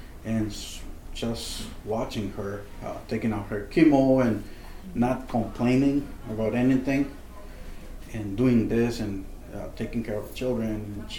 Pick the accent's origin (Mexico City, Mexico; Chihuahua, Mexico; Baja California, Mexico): Baja California, Mexico; Tijuana; And if you were born and raised in Tijuana, you usually do things crossing the border.